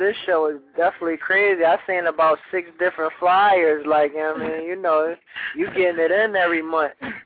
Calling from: Philadelphia, Pennsylvania, United States; Nice, calling out of South Philly.

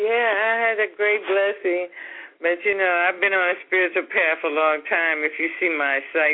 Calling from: Detroit, Michigan, United States; from Detroit.

